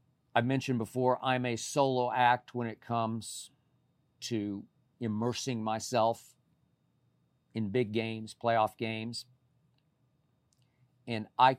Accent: Oklahoma City, Oklahoma, United States; I also was intrigued by Nicole because I'm from Oklahoma City.

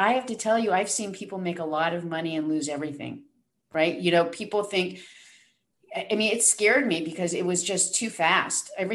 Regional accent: New York, United States; Well, it took me a long time to splurge because I came from New York

